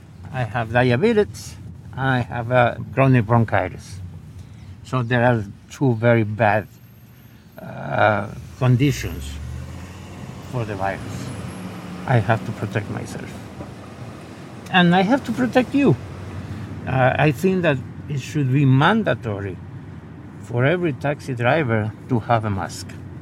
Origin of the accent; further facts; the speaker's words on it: Argentina; English is a second language; moved away; I'm originally from Argentina. I'm in this country for 47 years.